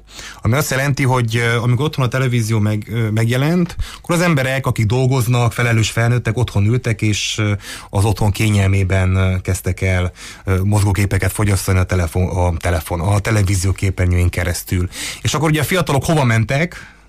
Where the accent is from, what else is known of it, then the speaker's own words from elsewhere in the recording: Toplița, Harghita, Romania; Most Maroshévízen, ahol én származom, ott is megnyílt pár évvel ezelőtt a mozi